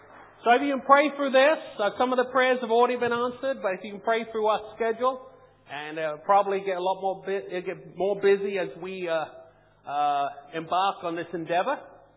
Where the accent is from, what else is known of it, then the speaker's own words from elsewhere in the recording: Norwich, East of England, United Kingdom; moved away as an adult; also born or lived in United States; I'm originally from Norwich.